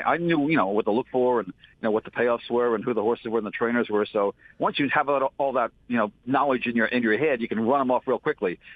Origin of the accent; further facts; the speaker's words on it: New Jersey, United States; I grew up right near Garden State Park there